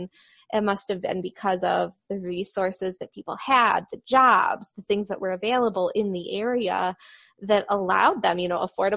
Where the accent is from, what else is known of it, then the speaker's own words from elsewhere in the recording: Detroit, Michigan, United States; also born or lived in Texas; And like, when I lived in Texas, I tell people, oh, we're from the Detroit area.